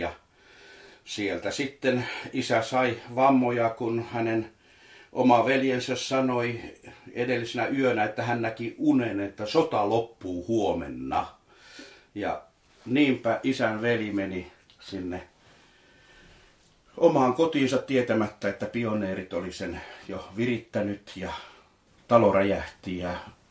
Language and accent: Finnish; Heinävesi, North Karelia, Finland; born there; Olen syntynyt Heinävedellä, Savon vesistöjen äärellä